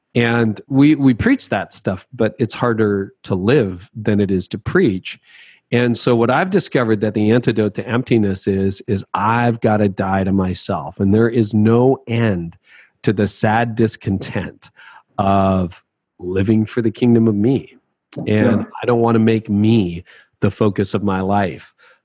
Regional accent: Canada; I don't own weapons. I'm Canadian.

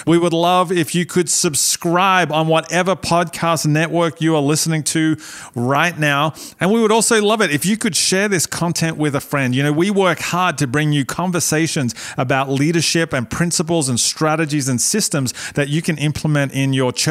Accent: Australia; Aussie, because I'm Australian.

